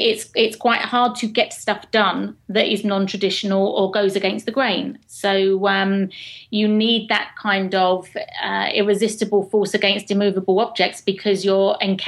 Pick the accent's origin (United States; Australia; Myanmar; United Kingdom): United Kingdom; England; accent: English